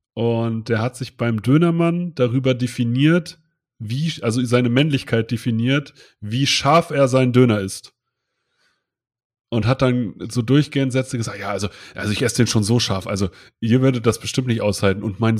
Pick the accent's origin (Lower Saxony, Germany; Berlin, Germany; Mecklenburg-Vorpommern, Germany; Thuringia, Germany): Lower Saxony, Germany; Hildesheim; da war ich der Typ, der aus dem Norden gekommen bin, aus Hildesheim.